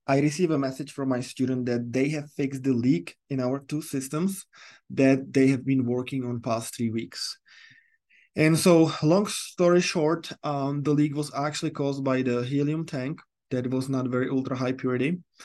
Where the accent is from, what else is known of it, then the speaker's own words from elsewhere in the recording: Czechia; English is a second language; now in United States; since I'm from Europe, not very, Czech Republic is not very close to ocean or sea.